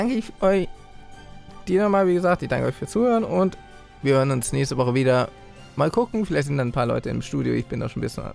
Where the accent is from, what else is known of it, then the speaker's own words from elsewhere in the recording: Germany; now in Austria; ich bin Deutscher, ich habe da einen Feiertag. Ich bin vor allem Protestant, das ist mein Feiertag.